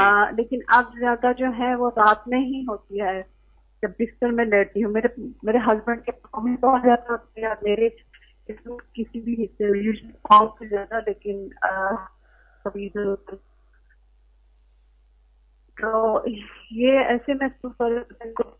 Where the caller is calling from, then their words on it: London, United Kingdom; جی ہم لندن سے بات کر رہے ہیں.